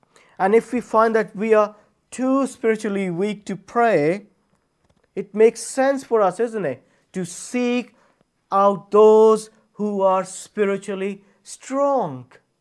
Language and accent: English; Pakistan; Because I'm from Pakistan, I have seen pastors going around carrying oil and anointing people